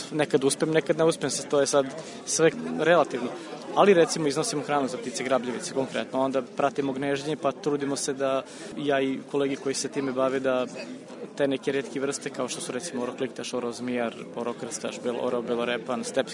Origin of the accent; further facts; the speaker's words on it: Vršac, Vojvodina, Serbia; Ja sam rođen u Vršcu i praktično sam sve vreme tu, s nekim malim odsustvima kad sam bio dete, odnosno dečak